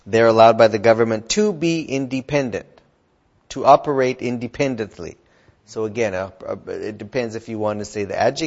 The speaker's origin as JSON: {"language": "English", "country": "United States", "said": "That's what, from my experience as an American, we call that the executive branch."}